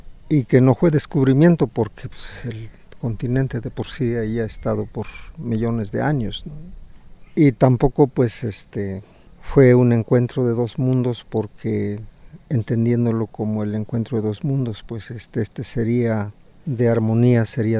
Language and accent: Spanish; Michoacán, Mexico; el pueblo Purépecha, pues de donde vengo.